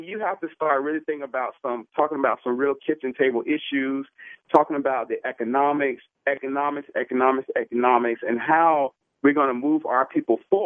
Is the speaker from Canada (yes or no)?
no; Nigeria; now in United States; Nigeria, yes.